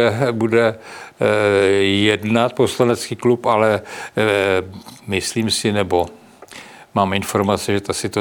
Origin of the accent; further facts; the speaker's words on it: Prague, Czechia; Navíc jsem rodilý Pražan a žiju tu už nějaký pátek